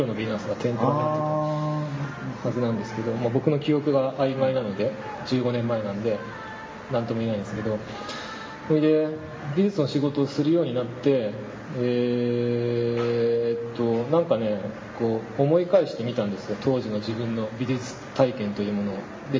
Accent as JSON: {"language": "Japanese", "town": "Sapporo", "region": "Hokkaido", "country": "Japan", "also_born_or_lived": "Yokohama", "moved": "as an adult", "said": "こう札幌から上京してね、大学横浜なんですけど"}